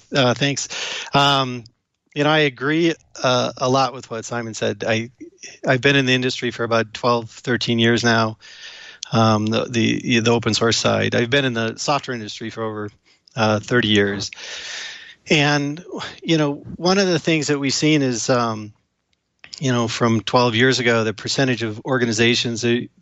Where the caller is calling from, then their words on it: Boulder, Colorado, United States; I'm calling in from Boulder, Colorado.